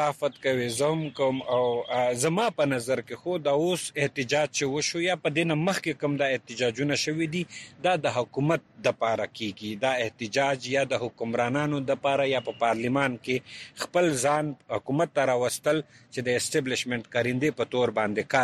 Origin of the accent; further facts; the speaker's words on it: Khyber Pakhtunkhwa, Pakistan; زه به حیثیت د وزیرستان یو وګړی زما کور په 2009 اپریشن کې